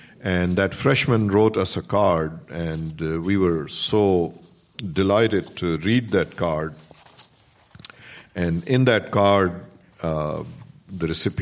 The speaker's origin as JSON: {"language": "English", "town": "Charlottesville", "region": "Virginia", "country": "United States", "said": "I offer this proof to you. I come from Charlottesville, Virginia. Yes, same Charlottesville, where that ugliness was displayed on 12th of August and 13th of August."}